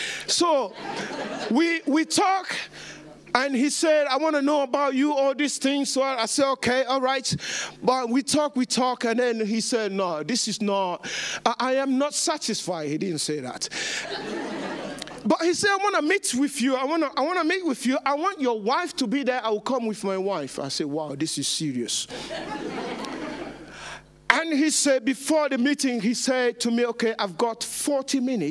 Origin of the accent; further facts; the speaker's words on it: London, United Kingdom; born there; I was born in England, in London, in a church, in a French-speaking church